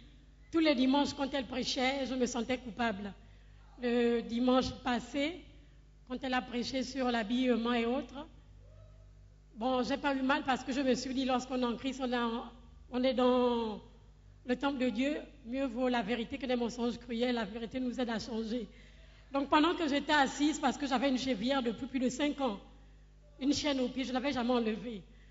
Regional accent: Gabon; now in Accra, Ghana; Et comme chez nous au Gabon, on a toujours dit

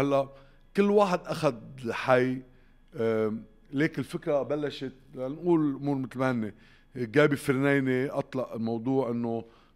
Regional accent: Lebanon; أنا من لبنان

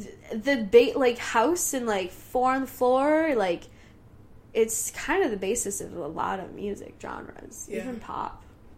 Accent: Detroit, Michigan, United States; You've lived so many places for being so young. I've only ever lived in Metro Detroit.

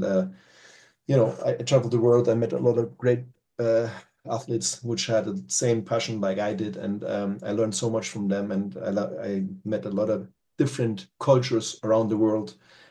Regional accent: Nuremberg, Bavaria, Germany; English is a second language; in Esselstorf, Parsberg, close to the city in Nuremberg, where my hometown is.

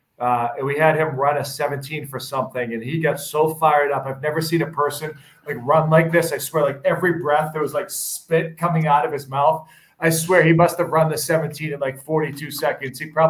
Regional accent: Webster, Massachusetts, United States; I grew up in Webster, Mass. Yep. And okay. Went to high school in Shrewsbury and then college in Worcester.

